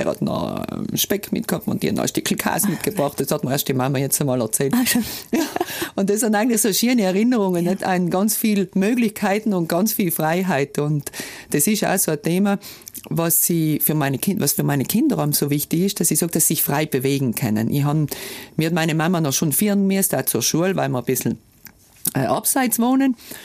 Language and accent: German; Unterrinn, Trentino-Alto Adige, Italy; aufgewachsen bin ich ja auf dem Hof, eigentlich im Sägewerk